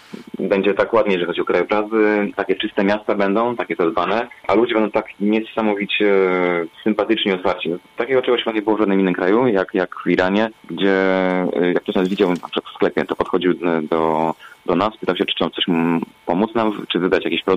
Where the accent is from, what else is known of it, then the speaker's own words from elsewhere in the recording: Gorzów Wielkopolski, Lubusz Voivodeship, Poland; Gorzów, ja jestem z Gorzowa, albo przecież z Polski.